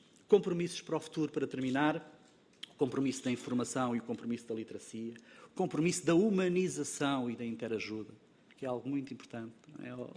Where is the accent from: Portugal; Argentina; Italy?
Portugal; Centro; A região centro do país, de onde sou originário, é uma boa região